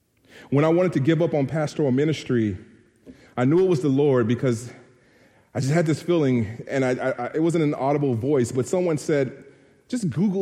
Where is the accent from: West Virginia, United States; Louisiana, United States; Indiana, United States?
Louisiana, United States; Monroe; So I'm originally from Monroe, Louisiana, and we have the best hot sauce.